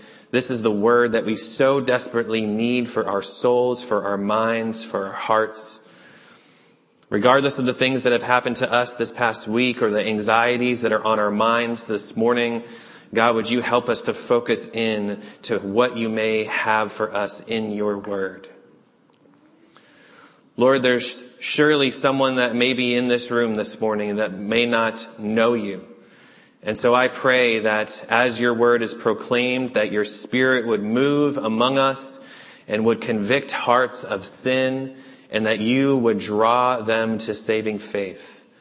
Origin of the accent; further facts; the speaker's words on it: New England, United States; Well, since I was a kid, I grew up in New England. Many of you know that.